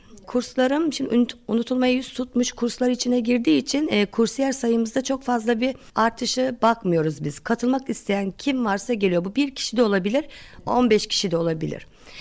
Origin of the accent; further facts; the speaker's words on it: Ayancık, Sinop, Turkey; Ayancıklıyım.